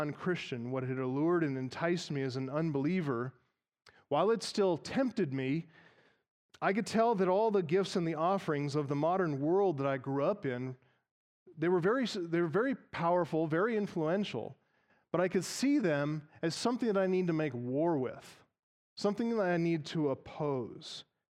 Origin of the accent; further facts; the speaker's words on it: Colorado, United States; When I got out of the military and returned home to attend the church that I was raised in here in Colorado